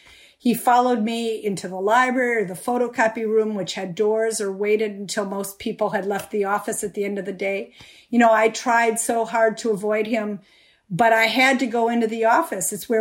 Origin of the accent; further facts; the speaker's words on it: Midwest, United States; also born or lived in Michigan; I grew up in the Midwest, Wisconsin and Michigan.